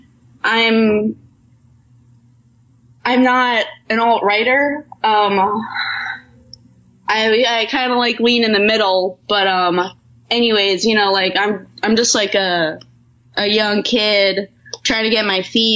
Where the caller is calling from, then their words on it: Philadelphia, Pennsylvania, United States; I am I'm live streaming to you from Temple University.